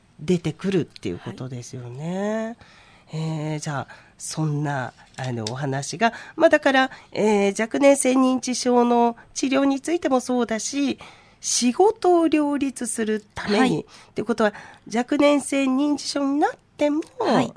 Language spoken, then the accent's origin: Japanese; Seto, Aichi, Japan; 私あの、まあ、瀬戸で生まれて瀬戸で育って